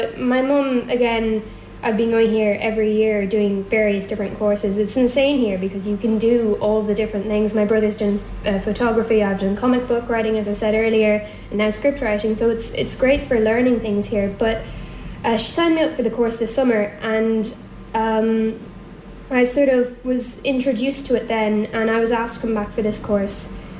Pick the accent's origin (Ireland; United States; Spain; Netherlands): Ireland; Dublin, Leinster; I'm 15 years old, I go to Rathdown School in Glenageary, and I'm from Cavantini, Dublin.